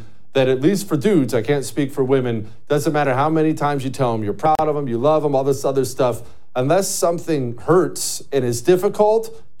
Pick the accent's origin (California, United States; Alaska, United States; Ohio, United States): Ohio, United States; born there; I'm an Ohio State fan. I was born in Ohio.